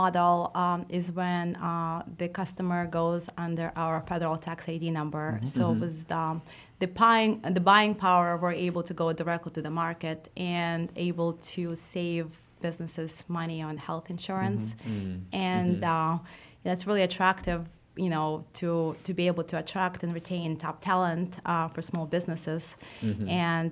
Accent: Ukraine; So I am originally from the Ukraine.

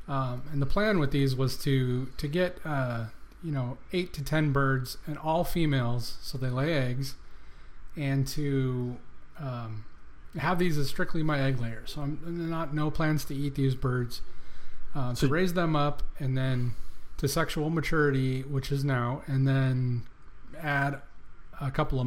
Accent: California, United States; now in Texas, United States; I moved from California out here to Texas, and you know, part of the idea with that was to get a little bit of property

